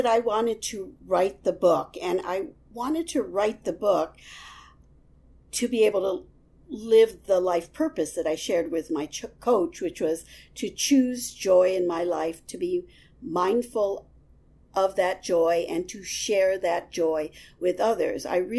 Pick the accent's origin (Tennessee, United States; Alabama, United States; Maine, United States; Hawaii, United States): Hawaii, United States; Honolulu; moved away as an adult; now in New York, United States; I started out in Hawaii, but had moved to New York in my early 20s. Although I grew up in Honolulu, the daughter of second-generation Japanese Americans, I never felt at home in the tropics.